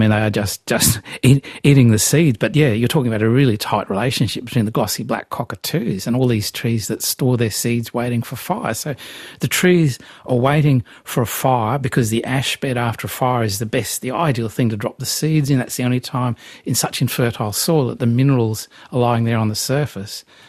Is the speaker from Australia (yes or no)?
yes; Australia; It's part of being Australian.